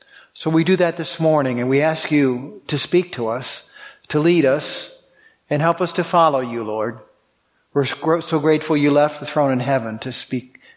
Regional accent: Boston, Massachusetts, United States; I grew up right near, I grew up in the Boston area

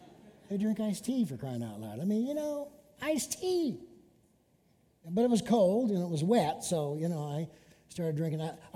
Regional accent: Rockford, Illinois, United States; I grew up in Rockford, Illinois.

